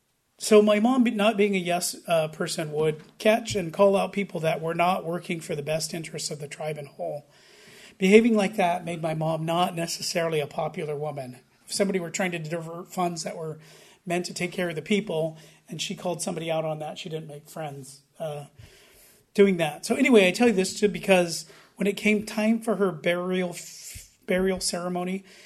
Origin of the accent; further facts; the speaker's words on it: Bishop, California, United States; I'm part Native American Indian, and I grew up on the Bishop Paiute Indian Reservation.